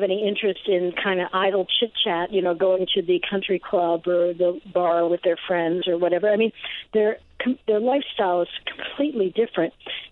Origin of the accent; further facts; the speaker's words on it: Ohio, United States; it was for somebody from my hometown in Ohio